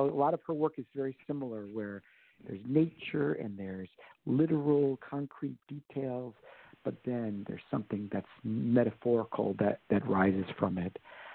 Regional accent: Chicago, Illinois, United States; also born or lived in New York / Philadelphia; Well, I guess I am a Chicago boy. I was born in New York and I was a teenager in Philadelphia. But I'm definitely a Chicago boy, product of the lakefront, being on the lake, and Midwestern friendliness, I would say.

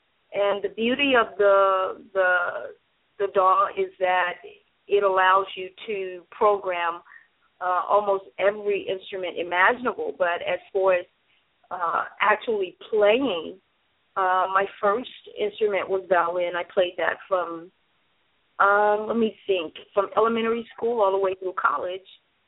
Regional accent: Shreveport, Louisiana, United States; now in Dallas, United States; I am from Shreveport, Louisiana, currently residing here in Dallas, Texas

